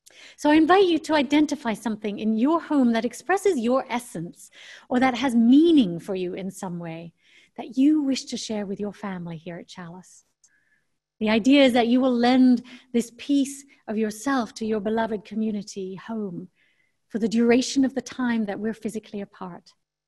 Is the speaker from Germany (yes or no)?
yes; Germany; also born or lived in England; Growing up in Germany and England in the days when it was safe to travel between countries